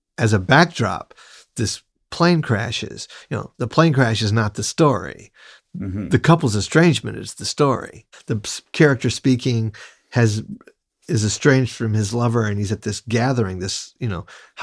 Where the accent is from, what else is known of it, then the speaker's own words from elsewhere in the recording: North Carolina, United States; I'm from North Carolina originally. Mm-hmm. I didn't really come of age there, but it is part of my DNA. Both my parents are natives of North Carolina.